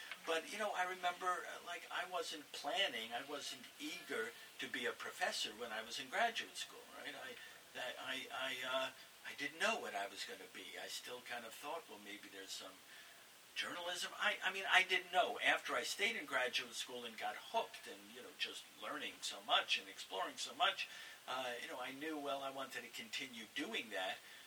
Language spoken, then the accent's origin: English; New York City, New York, United States; And growing up in New York as well, where I didn't even know that there was